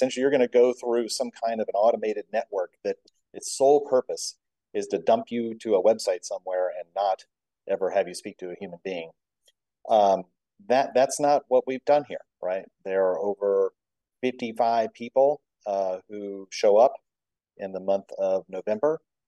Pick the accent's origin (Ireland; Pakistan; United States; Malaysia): United States; Houston, Texas; also born or lived in Austin; I'm originally from Texas and really much of a kind of city kid, really growing up mostly in Houston and Austin